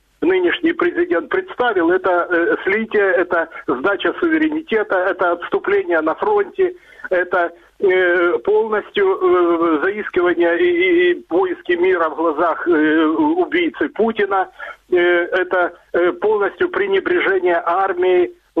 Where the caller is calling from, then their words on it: Dnipro, Dnipropetrovsk Oblast, Ukraine; я звоню из города Днепр. Я через интернет вас слушаю.